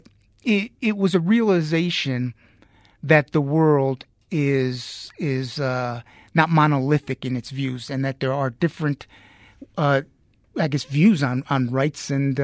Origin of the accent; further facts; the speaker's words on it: New York, United States; also born or lived in Haiti; we moved back to Haiti, lived right there for a few years. But after moving up to New York, we would go back and spend, you know, I would say half the summers in Haiti through high school.